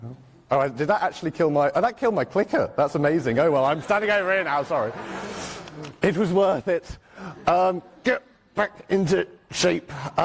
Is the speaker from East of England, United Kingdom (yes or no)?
no; Birmingham, West Midlands, United Kingdom; I am a Brummy. I come from Birmingham, UK, not Alabama.